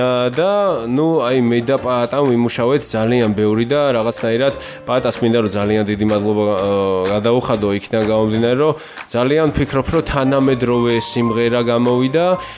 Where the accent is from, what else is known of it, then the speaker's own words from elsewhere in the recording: Imereti, Georgia; ძალიან მიყვარს ეს მხარე, სწორედ იქიდან ვარ, ანუ კი ვარ ფესობით სვანი, მაგრამ წევაში მაქვს სოფელი იმერეთში და ძალიან მიყვარს ეს მხარე.